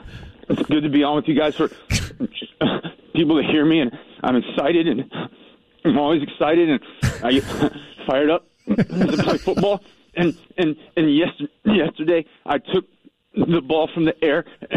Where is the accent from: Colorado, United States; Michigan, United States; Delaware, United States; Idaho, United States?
Idaho, United States; because I was raised in Idaho, and all I had for entertainment was sticks and the wind and football.